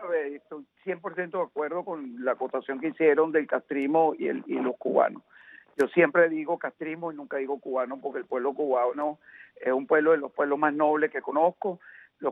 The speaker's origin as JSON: {"language": "Spanish", "country": "Venezuela"}